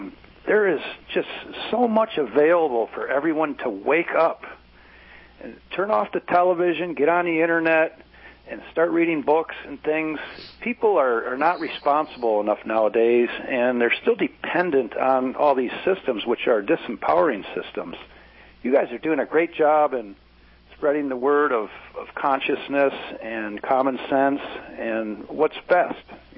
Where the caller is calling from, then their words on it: Clinton Township, Michigan, United States; I'm calling from Clinton Township, Michigan. It's about 10 miles from Detroit.